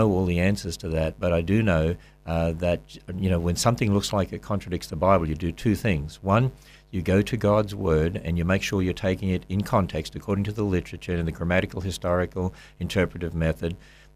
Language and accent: English; Cairns, Queensland, Australia; born there; Actually, I was born in Cairns